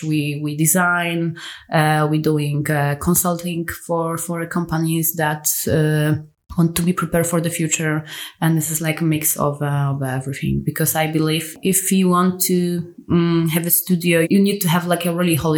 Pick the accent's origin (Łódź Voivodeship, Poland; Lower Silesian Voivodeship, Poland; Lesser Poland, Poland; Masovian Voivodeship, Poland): Masovian Voivodeship, Poland; Warsaw; I'm from Warsaw.